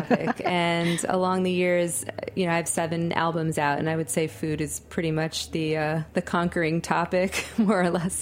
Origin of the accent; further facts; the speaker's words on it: Miami, Florida, United States; also born or lived in New York City, United States; growing up in Miami, but especially in New York City